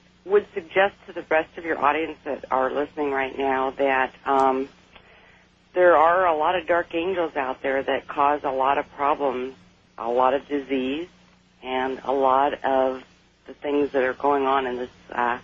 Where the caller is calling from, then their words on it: Sacramento, California, United States; from Sacramento.